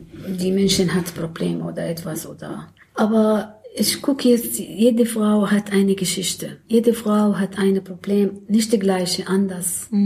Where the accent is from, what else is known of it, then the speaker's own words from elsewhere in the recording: Syria; German is a second language; now in Berlin, Germany; Ich habe gesagt, ich komme aus Syrien.